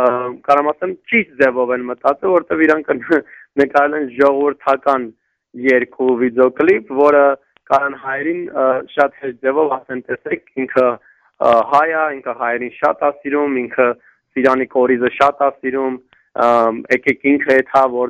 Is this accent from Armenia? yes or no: no; United States; ես Ամերիկայից եմ